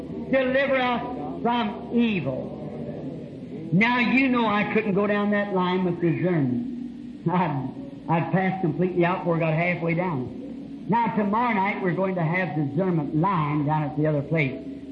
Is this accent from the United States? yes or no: no; Ireland; I have to tell you, friend, I come from a Catholic family, too. I'm an Irishman.